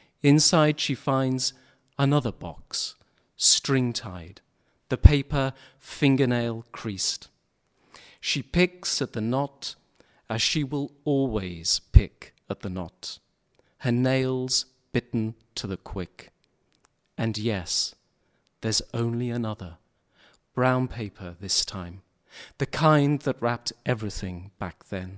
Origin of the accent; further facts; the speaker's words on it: St Ives, South West England, United Kingdom; moved away as an adult; now in London, United Kingdom; Well, I was born in Cornwall and spent the first 18 years of my life living in St. Ives. So I'm from the south, but like a lot of Cornish young people, there was no work and I wanted to get an education. And so I left and moved to London.